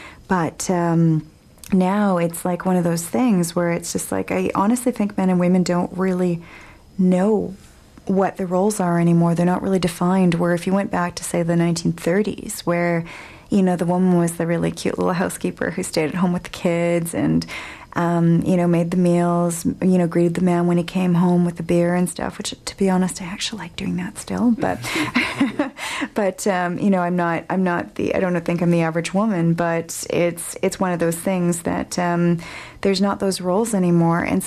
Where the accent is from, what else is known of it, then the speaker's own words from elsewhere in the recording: Vancouver, British Columbia, Canada; And perhaps the other thing, too, I grew up in Kerrisdale